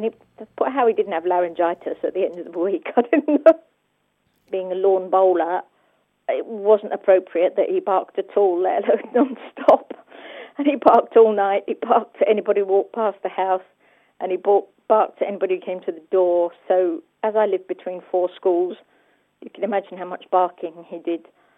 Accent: London, United Kingdom; from London, and I have a black Labrador Retriever guide dog called Sky.

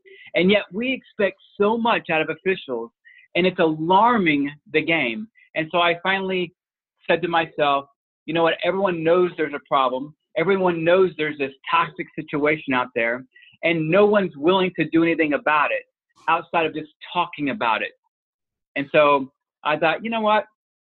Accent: Tulsa, Oklahoma, United States; I grew up in a suburb of Tulsa, Oklahoma, and I was at a very young age, into soccer

